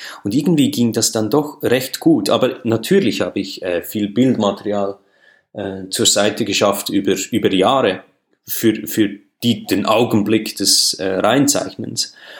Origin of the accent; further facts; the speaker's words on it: Switzerland; mein automatisches Denken als Schweizer